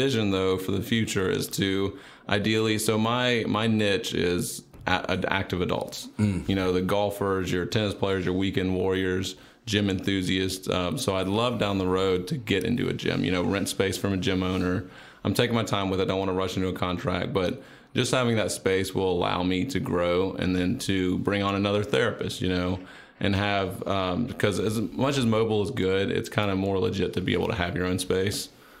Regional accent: Germantown, Tennessee, United States; Sure. So I'm from Germantown, Tennessee, small city, gas

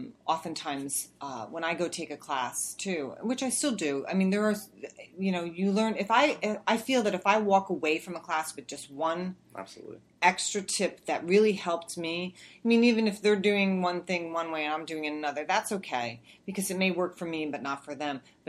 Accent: New Jersey, United States; I'm originally from New Jersey.

